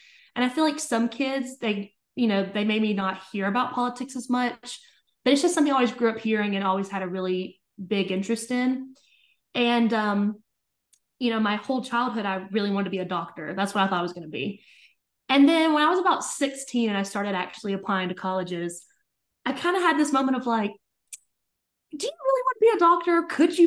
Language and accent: English; Georgia, United States; Yeah. So I kind of grew up all over Georgia.